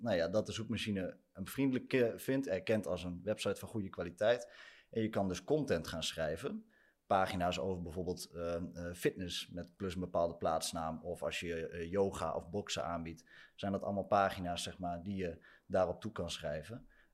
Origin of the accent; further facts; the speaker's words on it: Hoogeveen, Drenthe, Netherlands; Ik kom uit Hogeveen, dat is inderdaad een stuk kleiner dan Amsterdam.